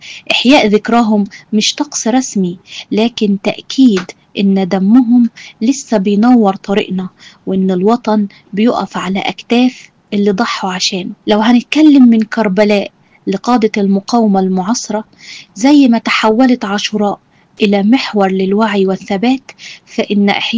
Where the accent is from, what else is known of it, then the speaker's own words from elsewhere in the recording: Egypt; ده بيبقى مشهد مش غريب علينا إحنا كمان كمصريين